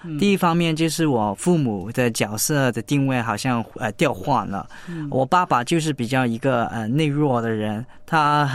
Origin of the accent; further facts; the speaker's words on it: China; born there; 因为我在内地出生，我和我妈妈住在一起，然后我爸爸就在香港那里工作。